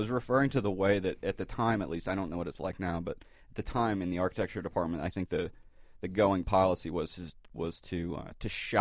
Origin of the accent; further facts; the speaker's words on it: Georgia, United States; I'm from Georgia.